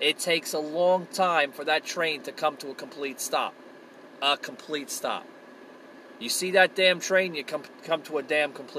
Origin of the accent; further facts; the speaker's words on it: New Jersey, United States; I'm from New Jersey, born raised. As you can tell of my accent.